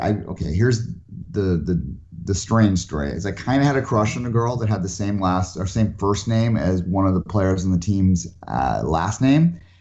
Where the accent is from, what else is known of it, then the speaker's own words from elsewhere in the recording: Belleville, Ontario, Canada; So I didn't grow up in Toronto. For those who don't know, I grew up in and around Belleville, Ontario, which is halfway between Toronto and Montreal.